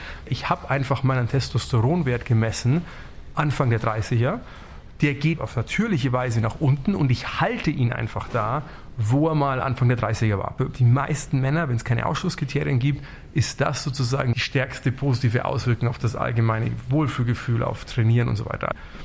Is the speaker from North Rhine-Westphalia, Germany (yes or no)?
no; Bavaria, Germany; ich komme aus dem Dorf in Bayern, ja, und eine super coole Kindheit, aber nicht eine reiche Kindheit